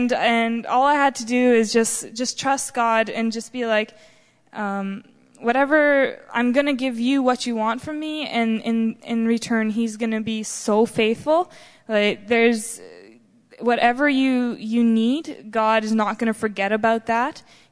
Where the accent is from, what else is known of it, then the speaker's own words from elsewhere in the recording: Manitoba, Canada; I'm from Manitoba, Canada.